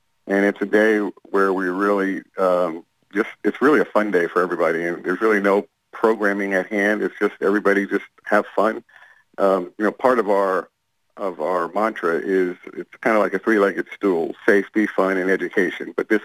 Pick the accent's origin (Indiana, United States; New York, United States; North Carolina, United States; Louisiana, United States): New York, United States; now in Jacksonville, United States; Although I've been in Jacksonville over 50 years